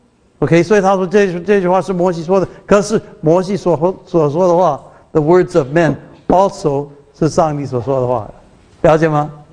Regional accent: Taiwan; accent: Taiwanese Mandarin; 我每次念这个四世纪，我的台湾国语，在台湾说四世纪，四世纪啊

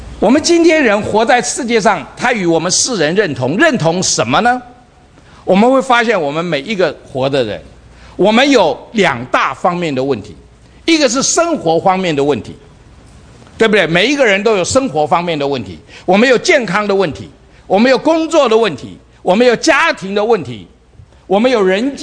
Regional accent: China; now in United States; 我们从中国来，我们都很清楚了，30年前跟今天这个经济的实力差多远。我们以前都要跑到美国来

